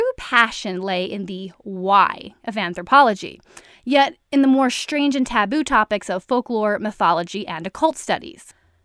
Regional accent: Richmond, Virginia, United States; I grew up in Richmond, Virginia, and I had never left the East Coast of the United States until I was about 20 years old.

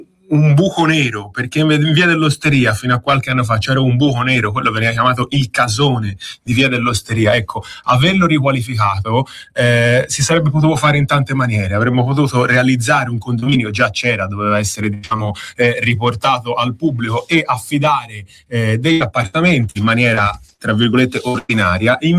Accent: Florence, Tuscany, Italy; born there; No, sono nato a Novoli, diciamo, forse una delle zone più vicine delle piagge.

